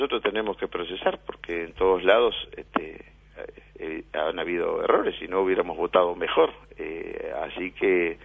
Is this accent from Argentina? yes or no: no; Rivera, Uruguay; yo espero siempre los resultados con mi gente, mi pueblo, Rivera, que no queda la vuelta a la esquina.